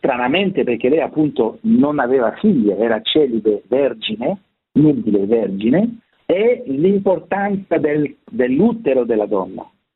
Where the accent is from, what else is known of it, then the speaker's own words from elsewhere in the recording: France; Italian is a second language; stanno sorgendo in Francia, perché sono francese, dunque sono magari più in contatto con questo mondo